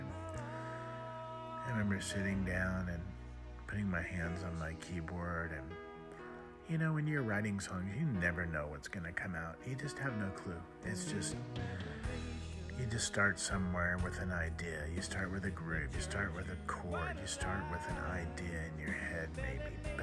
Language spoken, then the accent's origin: English; San Diego, California, United States; back then as a kid growing up in Point Loma down in San Diego, all of our friends' parents were like our moms.